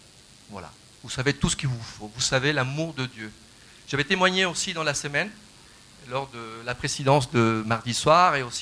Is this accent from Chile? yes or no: yes; Chile; now in Thonon-les-Bains, France; Donc, je suis chilien, j'habite en France, à Thonon-les-Bains, donc de l'autre côté de Lausanne.